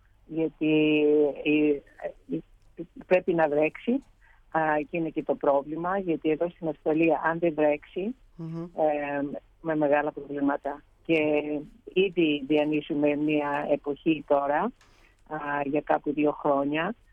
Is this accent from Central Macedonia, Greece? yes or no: no; Komotini, Eastern Macedonia and Thrace, Greece; born there; Εγώ γεννήθηκα στην Κομωτινή, αλλά δεν είμαι κάτοικος. Οι γονείς μου δεν ήταν κάτοικοι της περιοχής εκεί, νομών Ροδότη. Οι γονείς μου είναι μικρασιάτες από τα Βουλά